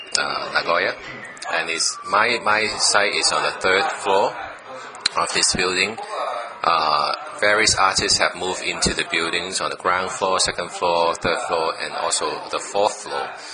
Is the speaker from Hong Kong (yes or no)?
yes; Hong Kong; Hello friends of Japan … from Hong Kong.